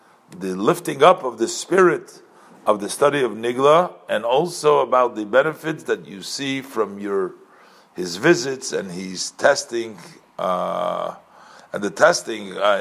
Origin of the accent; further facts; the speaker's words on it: Brooklyn, New York, United States; moved away; I was sent from from Brooklyn to study in Yerushalayim in Torah Semes